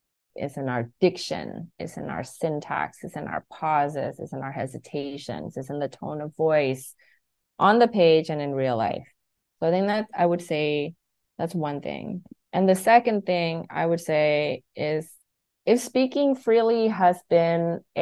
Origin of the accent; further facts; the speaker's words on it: Indonesia; first language Indonesian; English is a second language; Indonesian is my first language. I'm still fluent in Indonesian.